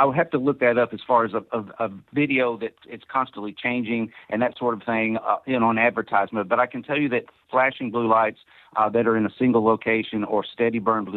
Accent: Kentucky, United States; now in Florida, United States; I'm originally from Kentucky, and I was asked by folks up there when I went to visit for Thanksgiving

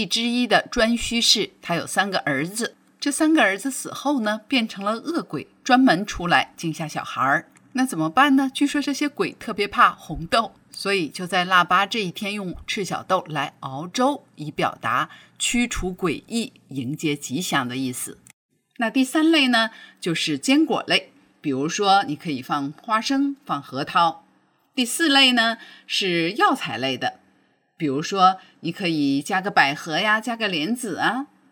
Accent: China; now in United States; 虽然我们大家都身在美国，感受不到特别浓郁的中国年的气氛，但是作为中国人

